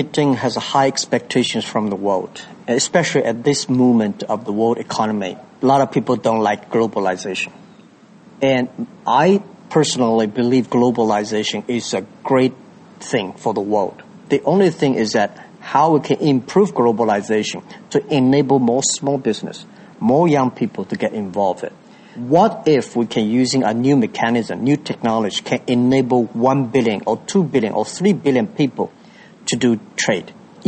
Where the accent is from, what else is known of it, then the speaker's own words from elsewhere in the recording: Hangzhou, Zhejiang, China; English is a second language; asking why Alibaba is not in Beijing, why not in Shanghai, in Hangzhou. Not because it is a city that is my hometown, because this city is an entrepreneur.